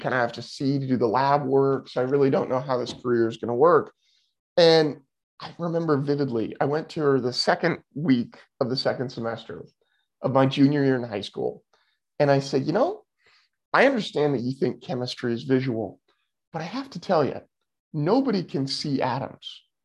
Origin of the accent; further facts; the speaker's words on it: California, United States; born there; I was born totally blind in Sonoma County of California, which is just north of San Francisco.